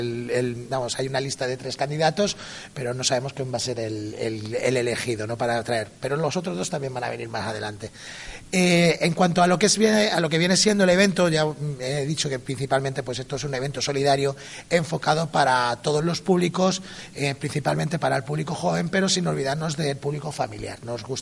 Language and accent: Spanish; Lucena, Andalusia, Spain; soy de Lucena, pero vivo fuera y quería traer algo a mi tierra.